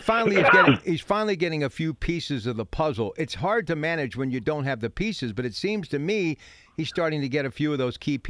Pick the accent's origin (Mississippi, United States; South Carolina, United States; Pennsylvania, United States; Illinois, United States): Pennsylvania, United States; New Brighton; if I don't ask you this before I say goodbye, I'll never be able to go back to my hometown. Hey, New Brighton native Terry Francona